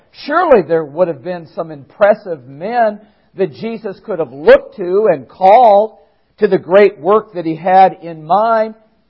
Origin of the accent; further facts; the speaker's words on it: Minnesota, United States; You know, I'm from Minnesota. I grew up in the land of 10,000 lakes